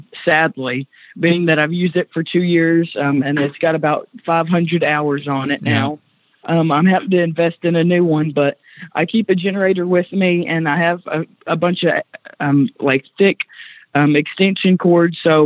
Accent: Owensboro, Kentucky, United States; And I grew up around Owensboro, Kentucky.

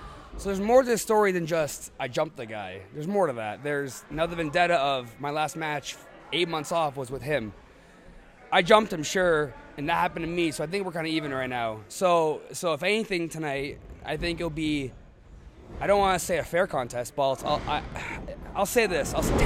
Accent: Canada; as a Canadian wrestler, our biggest thing is getting a visa, right?

